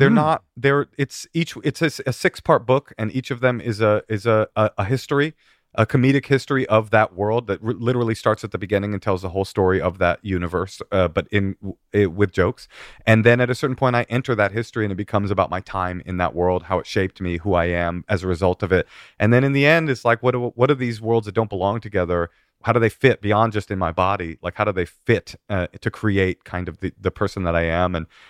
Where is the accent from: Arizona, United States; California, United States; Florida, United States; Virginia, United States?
California, United States; San Francisco; The Chronicles, my hometown paper, the San Francisco Chronicle, good review.